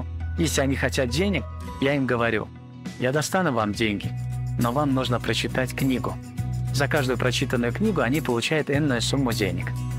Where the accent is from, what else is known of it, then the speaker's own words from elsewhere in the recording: Tashkent, Uzbekistan; мне 51 год, я из Ташкента.